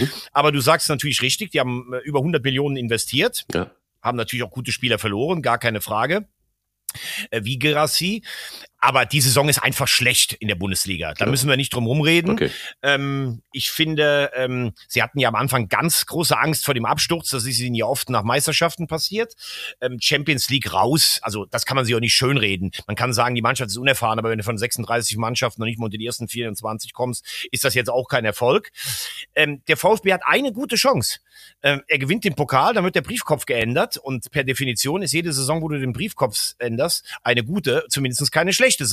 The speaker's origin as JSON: {"language": "German", "region": "Rhineland-Palatinate", "country": "Germany", "tie": "born or raised there", "said": "aus meinem Fußballkreis Rhein A, aus meiner Heimat, rund um den Laacher See und den Rhein"}